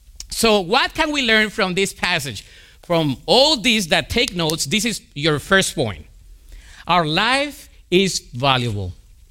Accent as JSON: {"language": "English", "country": "Colombia", "accent": "Colombian", "second_language": "English", "said": "Let me repeat it again, in case you didn't get my Colombian accent."}